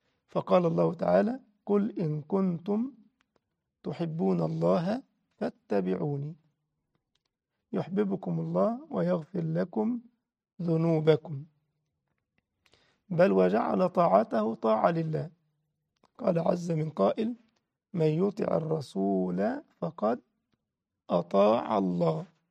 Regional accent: Egypt; وأبو حملات عندنا في مصر

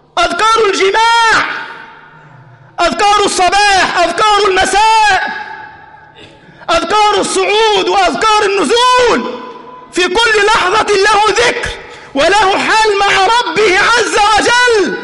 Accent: Egypt

